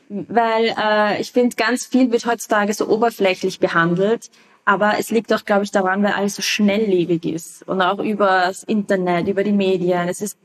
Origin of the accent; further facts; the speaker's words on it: Vienna, Austria; in einem Bezirk, wo ich aufgewachsen bin, in Wien, das ist ein Randbezirk